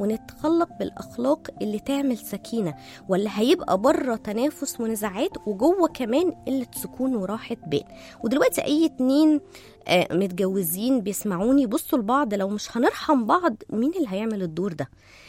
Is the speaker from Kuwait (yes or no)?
no; Egypt; وتقل مقداره في المثل هنا عندنا في مصر مش معناه ان هو شخص قليل